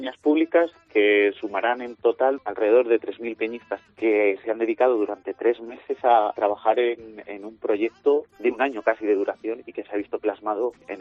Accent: Azuqueca de Henares, Castilla-La Mancha, Spain; sobre todo para la gente que somos de Azuqueca de toda la vida

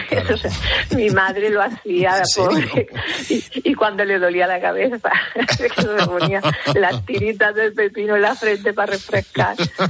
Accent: Almería, Andalusia, Spain; En Almería.

